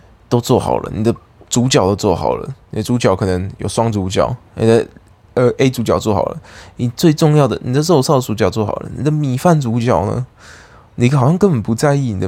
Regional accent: Eastern Taiwan, Taiwan; 我是东部的孩子

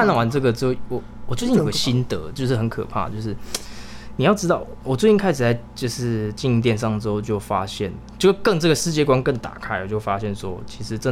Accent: Taiwan; born there; 所以其实我们生在台湾蛮幸福的啦。

